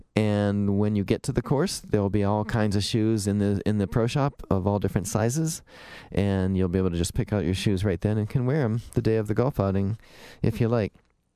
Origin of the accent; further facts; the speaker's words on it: Twinsburg, Ohio, United States; which is right next to my hometown of Twinsburg.